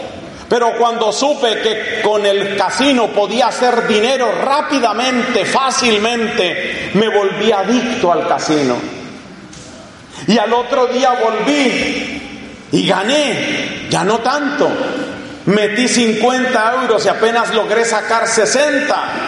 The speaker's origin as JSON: {"language": "Spanish", "country": "Colombia", "said": "Y lo digo porque en mi país, dime si no conocemos de eso. Ay, Colombia querida, cómo ha sufrido."}